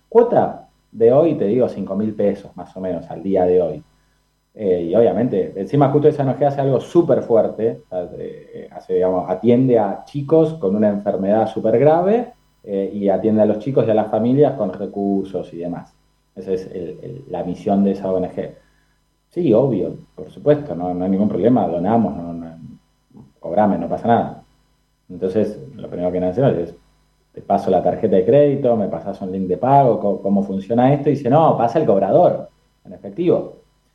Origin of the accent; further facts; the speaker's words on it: Bahía Blanca, Buenos Aires Province, Argentina; soy de Bahía Blanca, si bien estoy entre Bahía